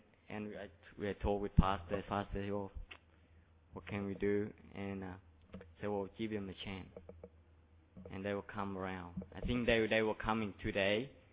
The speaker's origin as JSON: {"language": "English", "country": "Australia", "accent": "Aussie", "second_language": "English", "said": "I think you understand me easier than somewhere else because my accent is Aussie."}